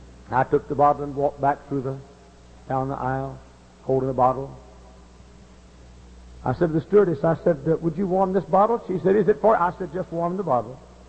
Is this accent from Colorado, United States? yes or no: no; Texas, United States; I spoke to her, being from Texas. I was born and reared in the Holy Land near Dallas and Fort Worth.